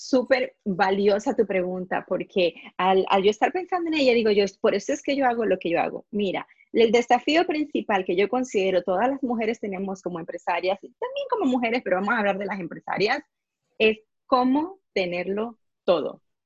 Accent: Panama; now in United States; yo soy originalmente de Panamá. Llevo más de 20 años en los Estados Unidos.

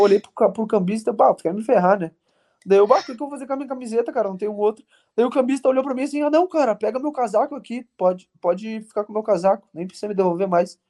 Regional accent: Porto Alegre, Rio Grande do Sul, Brazil; sou aqui de Porto Alegre, sou Mengão

